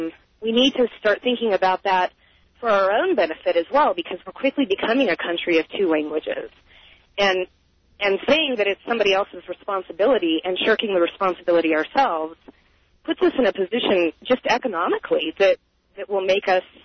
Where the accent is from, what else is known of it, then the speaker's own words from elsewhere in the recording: Denver, Colorado, United States; I'm from Denver.